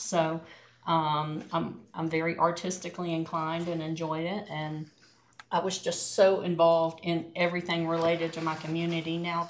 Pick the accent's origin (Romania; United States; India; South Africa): United States; Georgia; now in Utah, United States; it's strongly apparent that I'm not a native Utahan. I'm from Georgia. I've lived here for 2 years